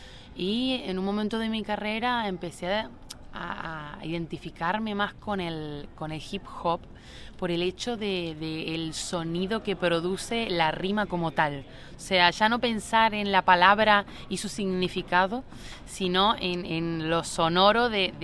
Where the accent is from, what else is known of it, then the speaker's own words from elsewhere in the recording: Buenos Aires, Argentina; Claro, sí, soy de Argentina, de Buenos Aires, y fui a Brasil con mis papás de chiquita